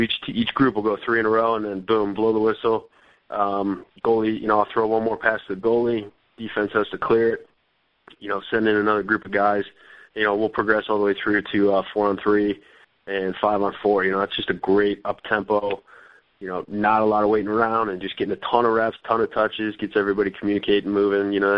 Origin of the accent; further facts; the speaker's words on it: Cleveland, Ohio, United States; that's just kind of the nature of, you know, growing up in Cleveland, Ohio back